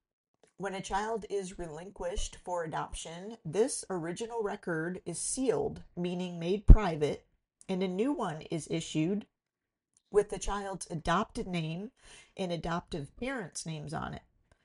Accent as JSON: {"language": "English", "region": "Ohio", "country": "United States", "tie": "born or raised there", "said": "In my home state of Ohio, only those born and adopted within a certain set of years are able to get their own birth records."}